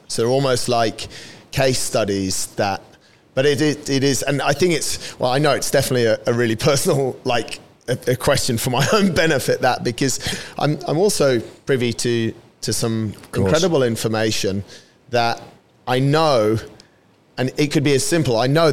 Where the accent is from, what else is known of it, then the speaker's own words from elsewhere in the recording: United Kingdom; traditionally, because we're British, we don't talk about money